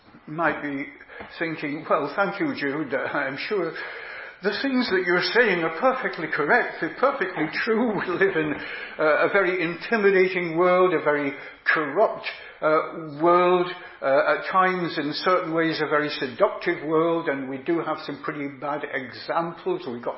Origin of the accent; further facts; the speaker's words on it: Huddersfield, Yorkshire and the Humber, United Kingdom; in my hometown, Huddersfield, that's Yorkshire.